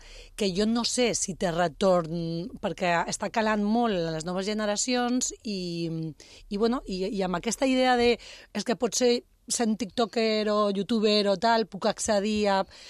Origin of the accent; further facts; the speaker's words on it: Cala de Bou, Balearic Islands, Spain; Era com jo que som de Cala de Bou